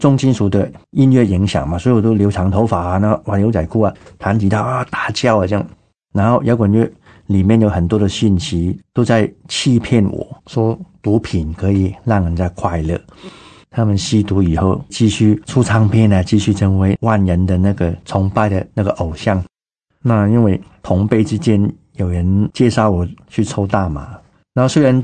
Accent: Hong Kong; 我在香港长大的

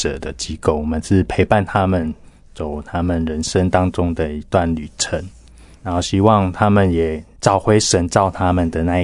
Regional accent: Chiayi, Taiwan; 然后我们都是嘉义人。我自己本身非常的喜欢音乐，现在也是在教会聚会的基督徒。

